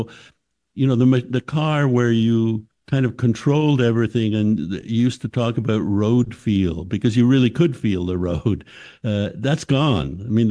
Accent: Canada; I grew up in Canada, which is, of course, very cold, which creates all sorts of special problems for cars.

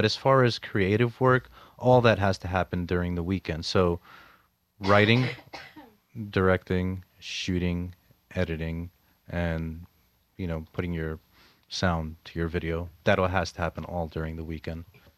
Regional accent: United States; You know, I'm Lebanese American. You know, I grew up in America.

